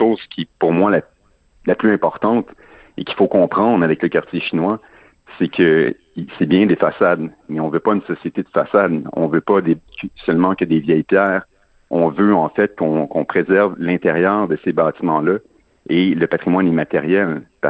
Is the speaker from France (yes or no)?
no; Chambly, Quebec, Canada; Moi, je suis pas natif de Montréal, je suis natif de Chambly.